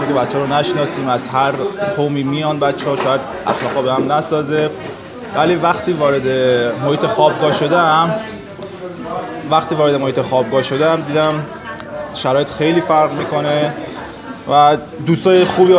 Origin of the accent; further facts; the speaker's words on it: Yazd, Iran; دانشجوی فیزیولوژی ارشد دانشگاه گیلان، اهل یزد هستم خودم.